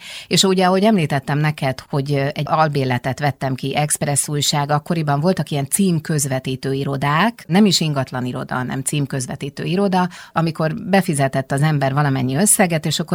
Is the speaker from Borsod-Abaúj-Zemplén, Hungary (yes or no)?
no; Balatonszabadi, Somogy, Hungary; also born or lived in Siófok; 18 éves koromban tekintettel arra, hogy én Balatonon, Siófokon születtem, Balatonszabadiban éltem